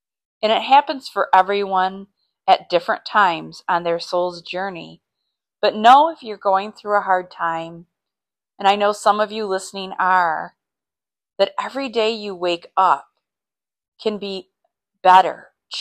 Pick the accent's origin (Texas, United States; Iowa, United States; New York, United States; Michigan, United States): Michigan, United States; I grew up in Michigan, and I need to be by the beautiful lakes of Michigan.